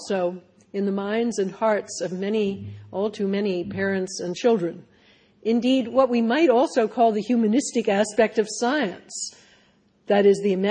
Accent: Philadelphia, Pennsylvania, United States; And I'm delighted to be back in my hometown, Philadelphia.

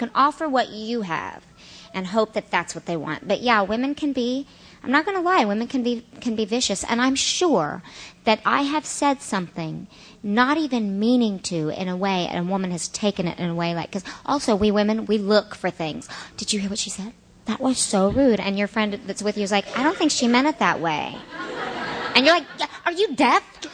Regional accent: Bible Belt, United States; growing up in the Bible Belt, there's lots of things that I don't believe anymore

